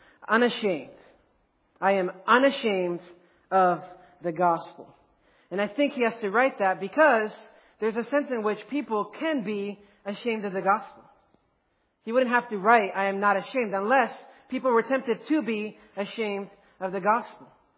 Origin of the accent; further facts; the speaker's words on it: Rome, Lazio, Italy; I grew up in Rome, Italy, as a missionary kid